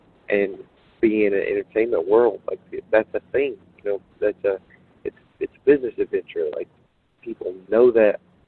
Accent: Alabama, United States; North Alabama.

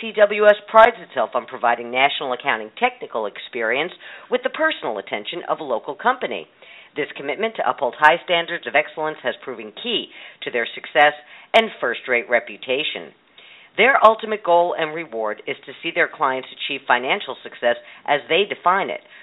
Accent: East Coast, United States; I grew up on the East Coast, and when I grew up, the nicer restaurants, you know, men had to wear jackets.

